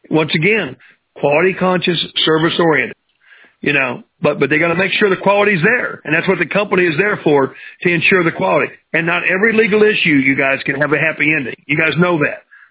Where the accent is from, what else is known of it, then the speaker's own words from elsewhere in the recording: Tulsa, Oklahoma, United States; like I grew up in North Tulsa, and that wasn't the South Tulsa, the rich side of town. I grew up on the poor side of town.